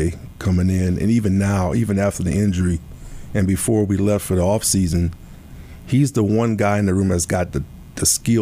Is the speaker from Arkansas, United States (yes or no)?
no; Louisiana, United States; I'm from South Louisiana, so we kind of laid back. We have a good time, right?